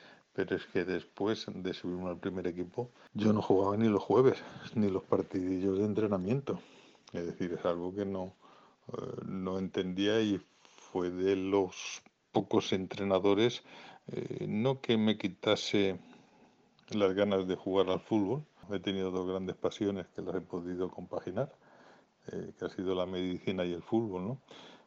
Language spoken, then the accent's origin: Spanish; Málaga, Andalusia, Spain; also born or lived in Madrid; yo siempre digo que soy madrileño de nacimiento y malagueño de adopción. En Madrid viví 14 años y el resto de mi vida lo he pasado en Málaga.